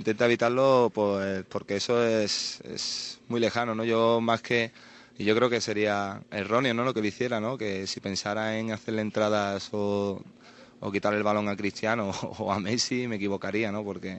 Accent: Chiclana, Andalusia, Spain; Soy de Chiclana.

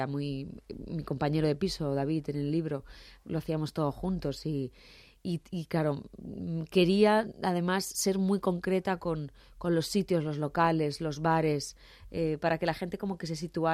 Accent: Barcelona, Catalonia, Spain; now in Madrid, Spain; yo soy de Barcelona, vine a Madrid va a hacer 13 años, que ha pasado súper rápido, y yo siempre he vivido en una zona céntrica, ¿no? Malasaña, Fuencarral.

